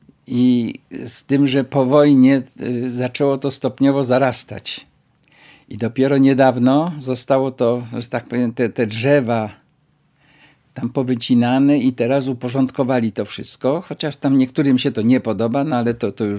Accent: Krynica-Zdrój, Lesser Poland, Poland; born there; No, ja się urodziłem prawie że na deptaku, więc...

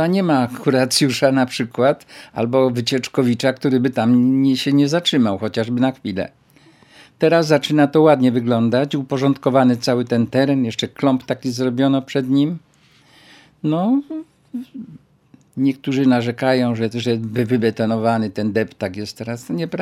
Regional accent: Krynica-Zdrój, Lesser Poland, Poland; born there; No, ja się urodziłem prawie że na deptaku, więc...

